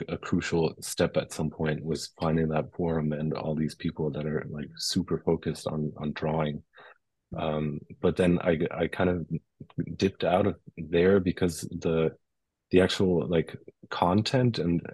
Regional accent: Germany; So I'm based in Germany, and I grew up in Germany

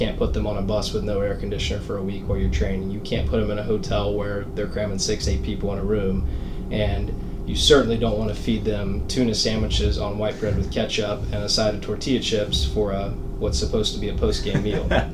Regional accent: Alabaster, Alabama, United States; I was from Alabaster, like you mentioned, a city about 30, 35 minutes away

